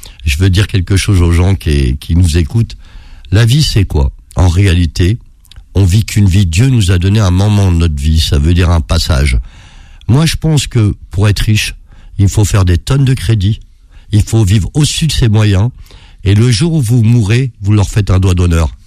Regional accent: Paris, Île-de-France, France; C'est de l'amour à Belleville. On est là, on essaie tous de se défendre.

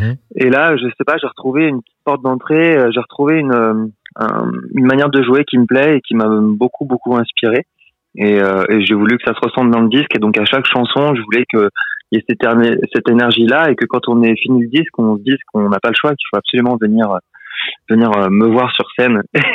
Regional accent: France; parce que voilà, c'est je suis français

